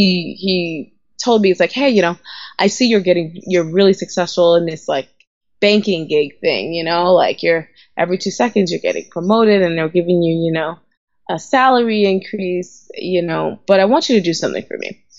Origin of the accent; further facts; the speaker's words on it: Nigeria; now in United States; It's so interesting because I feel my identity as an African woman, as a Nigerian woman, is so different from my identity as just a Black woman in America, right?